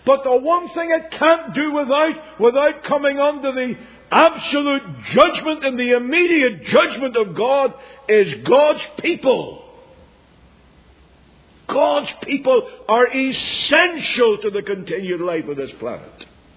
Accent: Ireland; I'm an Irishman, but I'm not that dumb.

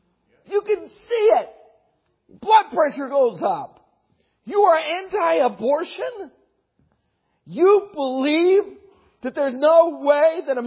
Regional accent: United States; I'm an American, and I thank God for that.

